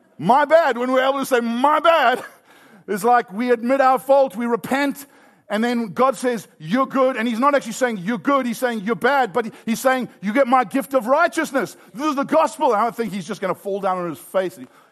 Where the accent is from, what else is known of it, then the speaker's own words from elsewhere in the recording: South Africa; now in California, United States; You know, we arrived in California almost 20 years ago and we came from South Africa.